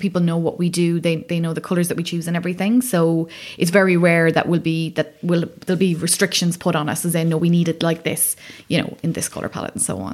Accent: Wicklow, Leinster, Ireland; Because we're both from Wicklow.

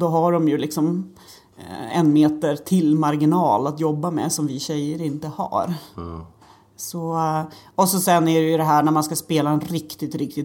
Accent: Härnösand, Västernorrland County, Sweden; Men jag är ju uppvuxen i Härnösand och curlingen är rätt stor i Härnösand.

